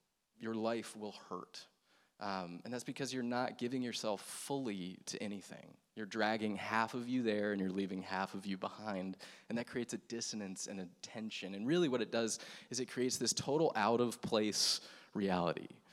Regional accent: the South, United States; I am a Southern Baptist boy, which means I grew up in the South.

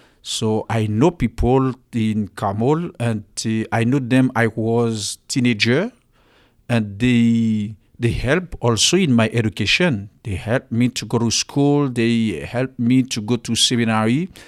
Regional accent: Haiti; I'm from Haiti. As you just said … I'm an Haitian priest. I come from the Archdiocese of Port-au-Prince.

